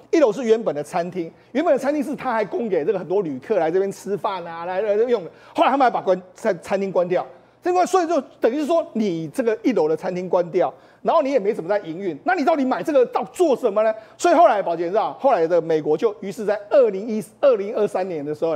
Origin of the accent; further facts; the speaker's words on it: Switzerland; 应该就是我们瑞士人都习惯